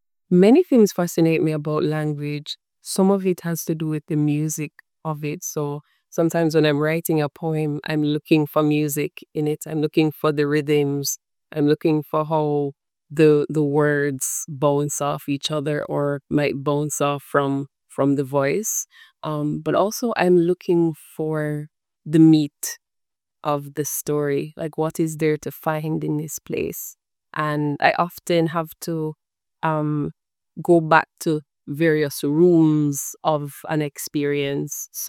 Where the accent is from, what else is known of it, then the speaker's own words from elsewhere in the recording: Westmoreland, Jamaica; So I grew up in West Rand, which is known for Negril, which is the beach side. But I grew up in the hills, closer to the St. Elizabeth border. So very, very rural community, a community of farmers